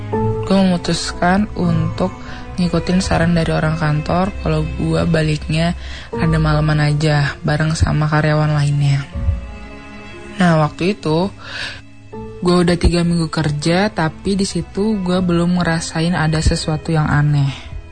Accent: Jakarta, Indonesia; Gue dari Jakarta.

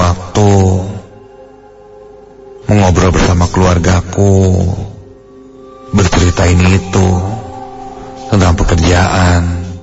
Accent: Garut, West Java, Indonesia; now in Bandung, Indonesia; Sebenarnya asalku dari Garut. Di Bandung aku tinggal ngekos di dekat perusahaanku itu. Keluargaku semua berada di Garut.

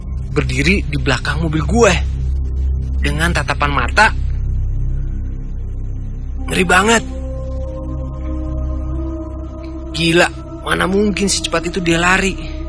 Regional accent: Jakarta, Indonesia; gue dari Jakarta.

